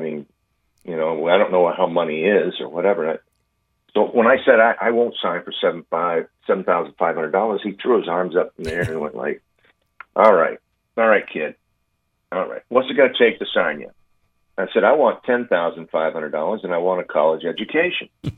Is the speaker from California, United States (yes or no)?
yes; California, United States; also born or lived in Hawaii; I grew up in Hawaii and California, came to California at 10 years old.